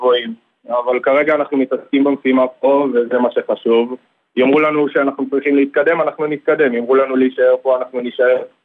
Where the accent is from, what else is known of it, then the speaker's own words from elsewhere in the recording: Givat Shmuel, Central District, Israel; אני מגבעת שמואל.